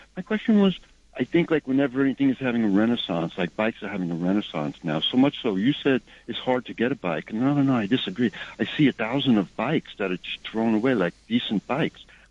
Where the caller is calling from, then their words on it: New York City, New York, United States; I'm calling from New York City.